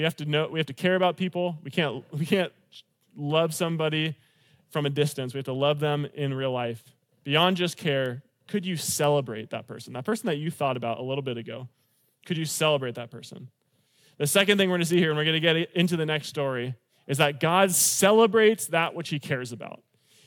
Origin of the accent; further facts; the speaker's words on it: California, United States; I'm from California originally. We're like, I don't know, step siblings, I guess.